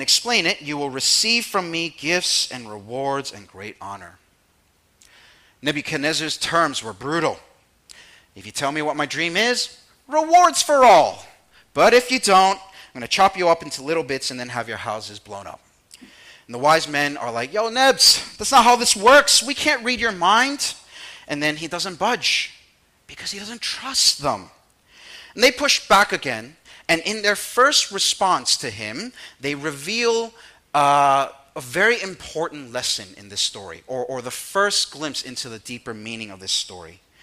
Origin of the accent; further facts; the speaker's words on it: United States; Now, I haven't been back to my motherland in 20 years. I was born and raised in the States, but my parents are from Taiwan